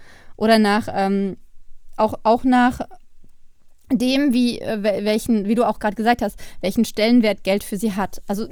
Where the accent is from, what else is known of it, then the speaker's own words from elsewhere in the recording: Zehlendorf, Berlin, Germany; wenn die Leute hören, ich komme aus Zehlendorf, dann mögen sie mich nicht mehr